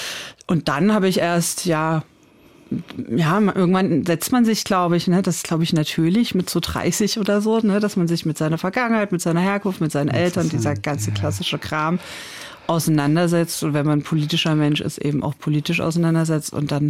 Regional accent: East Germany, Germany; ich würde sagen, dass ich mich überhaupt erst seit dieser Zeit als Ossi überhaupt fühle, weil erst war ja alles normal.

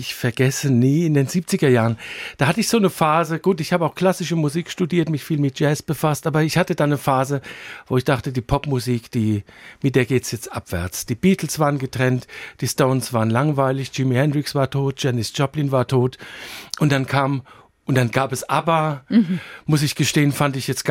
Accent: Rimbach, Hesse, Germany; Und ich war in der Gitarrenstunde bei uns in Rimbach im Odenwald

